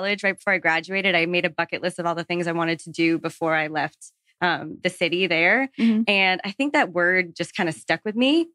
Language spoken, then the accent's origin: English; Florida, United States; now in Atlanta, United States; It was after I graduated and I grew up in Florida and always loved like the South.